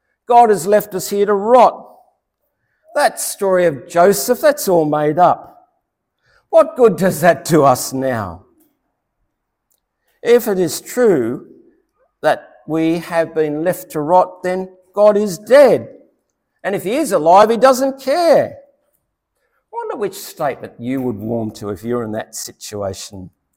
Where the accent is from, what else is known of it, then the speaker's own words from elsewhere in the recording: Sydney, New South Wales, Australia; I can relate to that growing up in Sydney South many years ago.